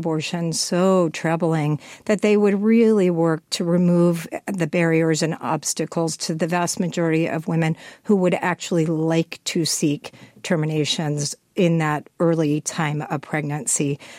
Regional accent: Texas, United States; because I'm from Texas and I'm very, very familiar with how difficult it is now

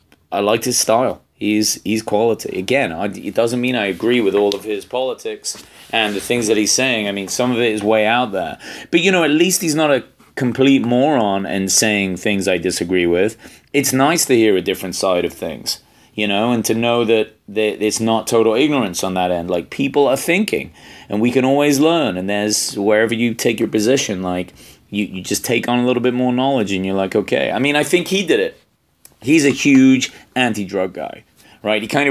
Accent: England, United Kingdom; I'm English. I've never heard of any American being able to bring a gun to England and carry it.

